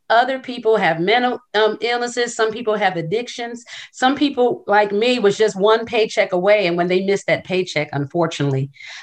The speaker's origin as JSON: {"language": "English", "region": "New Jersey", "country": "United States", "moved": "yes", "lives_now": "El Cajon, United States", "said": "I'm originally from Jersey, and I've probably lived in San Diego about 26 years."}